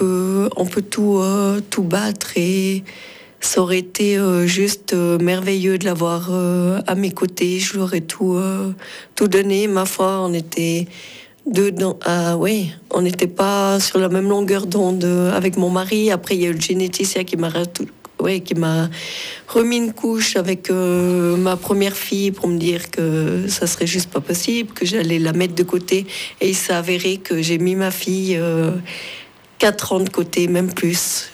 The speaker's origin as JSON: {"language": "French", "region": "Valais", "country": "Switzerland", "said": "j'ai répandu les cendres chez moi dans le Valais."}